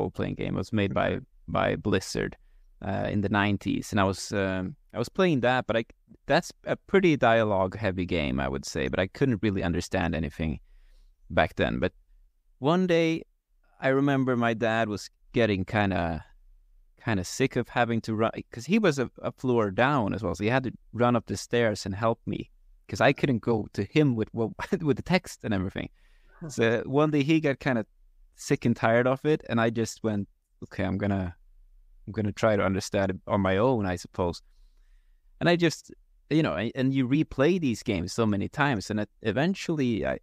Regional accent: Sweden; first language Swedish; English is a second language; Okay. Well, so I'm from Sweden. I learned Swedish, obviously

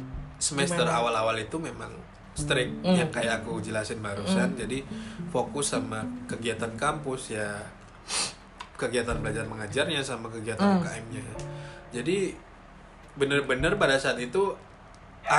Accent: Pacitan, East Java, Indonesia; Itu keluarga pemuda dan pelajar Pacitan yang di Yogyakarta.

